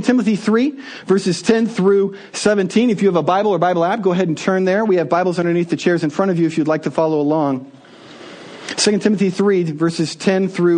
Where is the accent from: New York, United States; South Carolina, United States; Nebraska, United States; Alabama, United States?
Nebraska, United States; I apologize. I'm from Nebraska. I know. It's a great place to see in your rearview mirror.